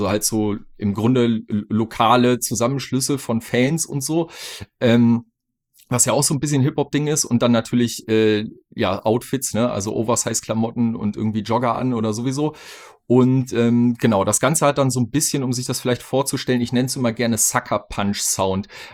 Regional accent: Minden, North Rhine-Westphalia, Germany; große Beatdown-Szene in meiner Heimatstadt, in Minden.

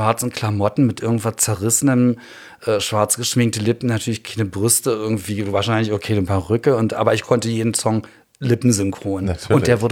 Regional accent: Berlin, Germany; ich bin in Haselhorst groß geworden.

